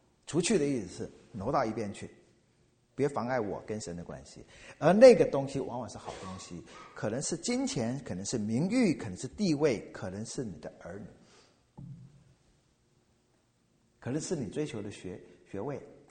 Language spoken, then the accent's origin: Chinese; China; 我们中国人的说法或一般人的说法，眼睛里面是揉不见一个沙子的。